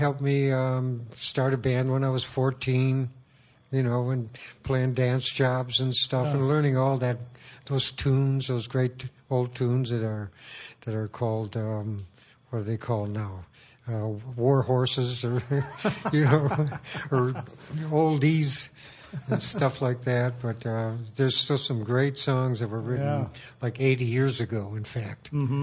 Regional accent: Oshkosh, Wisconsin, United States; born there; Well, I was actually born in Wisconsin in Oshkosh.

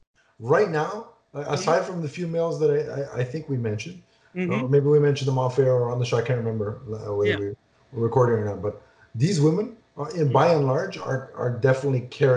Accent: Canada; as a Canadian

